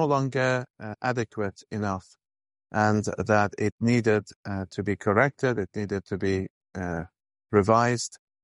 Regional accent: Iran; As our brother said, that I'm originally from Iran, but our church is a English-speaking church.

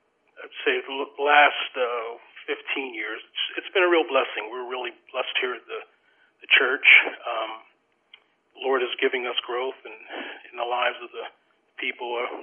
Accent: Pottsville, Pennsylvania, United States; Well, I was born and raised in Pottsville, Pennsylvania. I don't know if you're familiar with Pottsville.

